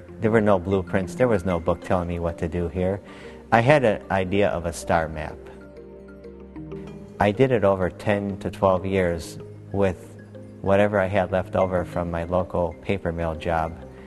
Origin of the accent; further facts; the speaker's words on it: Chicago, Illinois, United States; I grew up in Chicago. I could not see the sky real well from the city because of all the lights, so trips to Wisconsin is where I was able to start seeing the sky and enjoy it.